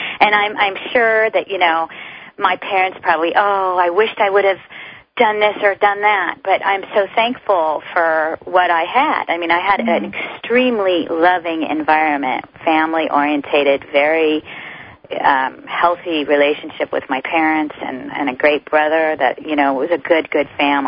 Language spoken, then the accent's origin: English; California, United States; obviously I grew up in California. I was a little beach girl, and image was very important to me.